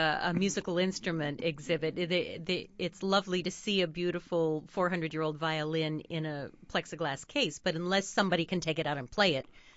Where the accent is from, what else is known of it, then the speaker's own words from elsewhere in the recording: California, United States; I'm from Southern California. I feel your pain.